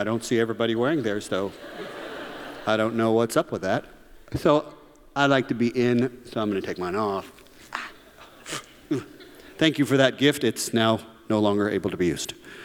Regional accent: the South, United States; Anyways, I'm born and raised in the South, but spent many years overseas as a missionary

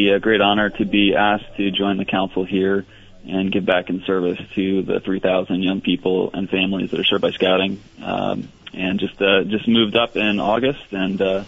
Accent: Rhode Island, United States; So I grew up in Rhode Island and had a great time visiting friends and coming up to Vermont over the years.

